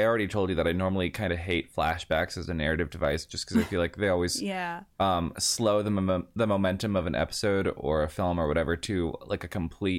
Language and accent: English; Washington, United States; We had Targets everywhere growing up in Washington.